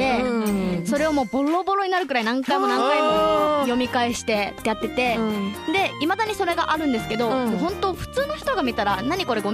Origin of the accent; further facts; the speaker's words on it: Osaka, Japan; 私はあの一応奄美大島出身っていう感じなんですけど、うん、それはお父さんの実家の方で、うんうん、ちっちゃい時は一応生まれは大阪なんですよね、